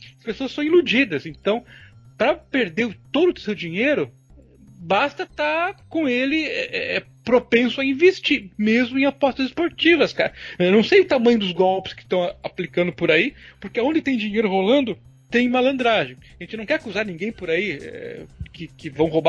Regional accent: Curitiba, Paraná, Brazil; also born or lived in Rio Grande / Campinas; Eu sou nascido no Rio Grande, mas moro em Curitiba a maior parte da minha vida, mas morei alguns anos em Campinas também, lá entre 96 a 98, morava ali bem no centro, na Rua Sacramento, do lado da Faculdade de Direito.

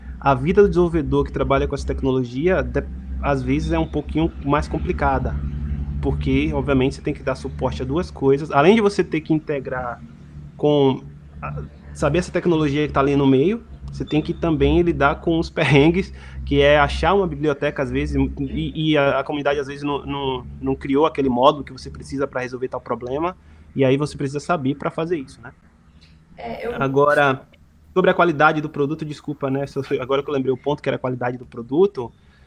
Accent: Salvador, Bahia, Brazil; eu vim de uma favela de Salvador, né? Eu nasci lá num bairro chamado Mata Escura

